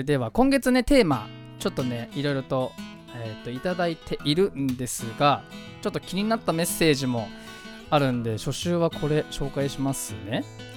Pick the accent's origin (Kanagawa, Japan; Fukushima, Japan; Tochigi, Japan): Kanagawa, Japan; Fujisawa; 藤沢出身の俳優タレントとして活動する私